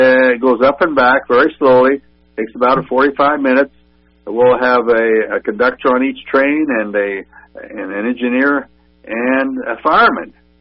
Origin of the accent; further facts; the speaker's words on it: Lafayette, Indiana, United States; I grew up in the North End in Lafayette. If you're a North Ender there, you were part of the railroad community.